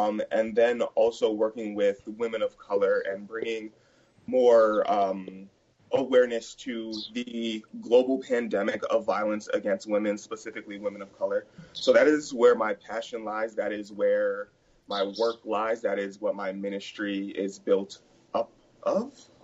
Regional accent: Albany, New York, United States; now in Buffalo, United States; I am currently in Albany, New York. It's my hometown. But I live in Buffalo, New York

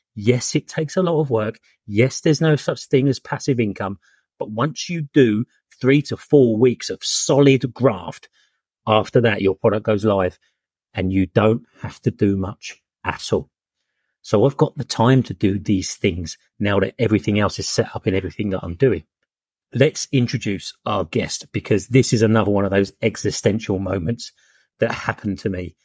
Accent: Brighton, South East England, United Kingdom; I'm a guy from Brighton in my 40s

